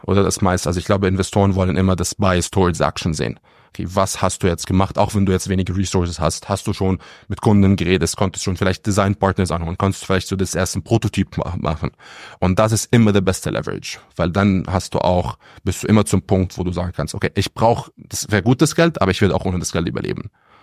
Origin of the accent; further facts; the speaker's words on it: Egypt; German is a second language; now in Switzerland; Ja, also ich bin ursprünglich aus Ägypten auch da aufgewachsen